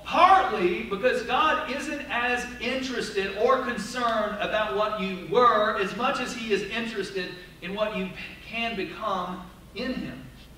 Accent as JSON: {"language": "English", "region": "Southern US", "country": "United States", "said": "I am from the South. Do claim it, but, like, just surprises me when it comes out."}